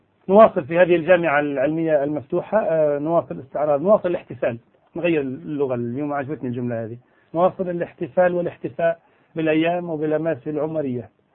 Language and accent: Arabic; Fallujah, Al Anbar, Iraq; أحاول منذ 3 أيام أن أتصل بك ولم أستطع بسبب الحصار المفروض على مدينتي من أجل أن أرد على أم حسين التي تدعي زورا وبهتانا أنها من الفلوجة.